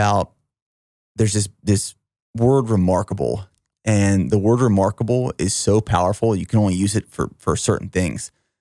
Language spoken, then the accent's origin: English; Pennsylvania, United States; I grew up in Pennsylvania and I think back to some of the kids I grew up around hunting.